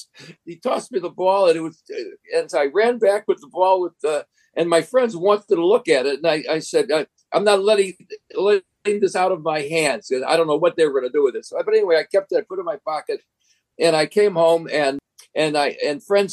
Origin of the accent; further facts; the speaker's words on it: Chicago, Illinois, United States; Well, I grew up in Chicago, and I was I lived on the west side, midway between Comiskey Park for the White Sox and Wrigley Field for the Cubs.